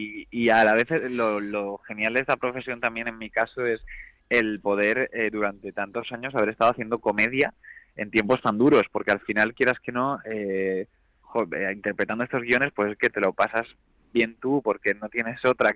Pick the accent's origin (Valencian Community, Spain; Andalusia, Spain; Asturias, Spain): Valencian Community, Spain; Valencia; Estoy en Valencia, de hecho, ahora estoy en mi tierra.